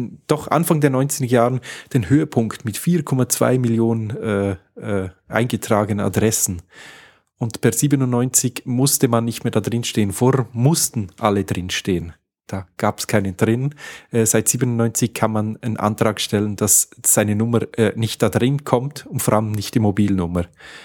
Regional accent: Switzerland; Bei uns in der Schweiz bekommt man jedes Jahr eigentlich ein neues Telefonbuch zugeschickt.

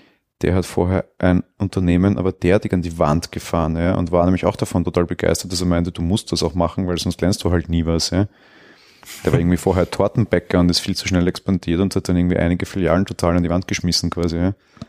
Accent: Austria; Die Firma Aldi, bei uns in Österreich heißt es Hofer

